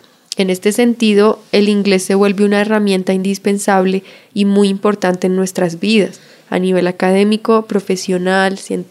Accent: Colombia; somos colombianos aprendiendo una lengua extranjera y siempre lo seremos.

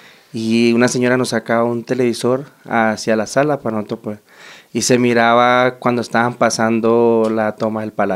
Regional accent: Tame, Arauca, Colombia; De Tame, Arauca.

